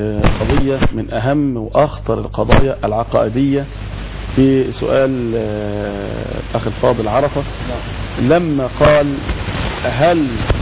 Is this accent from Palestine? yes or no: no; Egypt; في بلدنا مصر